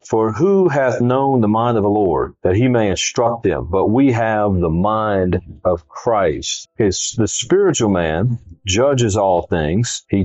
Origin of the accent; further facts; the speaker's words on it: Louisiana, United States; I grew up in Louisiana. The sportsman's paradise is what it's called.